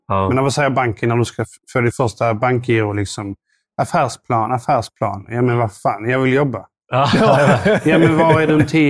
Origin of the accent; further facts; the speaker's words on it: Landskrona, Skåne, Sweden; Jag är en Skånepåg från Landskrona.